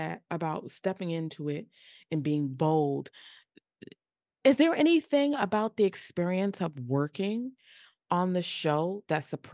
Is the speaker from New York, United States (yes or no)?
yes; New York, United States; I mean, I'm from New York, and that's where I currently live